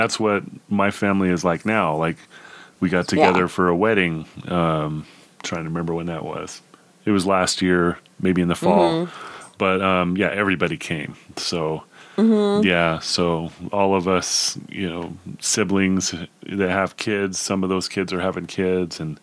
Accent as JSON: {"language": "English", "region": "Idaho", "country": "United States", "tie": "born or raised there", "also_born_or_lived": "East Coast", "said": "And we moved to Idaho when I was like in kindergarten. So all of the family of both my mom and my dad live on the East Coast."}